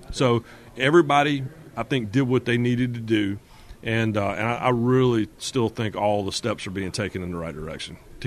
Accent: Rockingham, North Carolina, United States; I mean, I told you I'm from Rockingham.

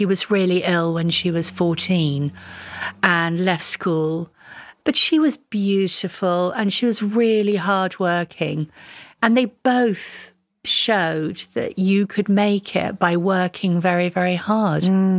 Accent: Buxton, East Midlands, United Kingdom; born there; I was born in Buxton, Derbyshire, and my brother and sister were born in Rio de Janeiro.

